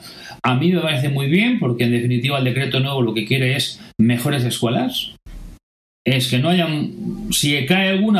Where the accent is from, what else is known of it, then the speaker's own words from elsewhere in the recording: Valencian Community, Spain; Está en valenciano, porque soy valenciano.